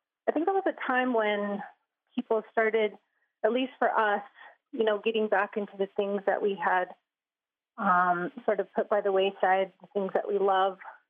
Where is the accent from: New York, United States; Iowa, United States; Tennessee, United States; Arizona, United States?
Arizona, United States; Ganado; And I am also Diné from Ganado, Arizona.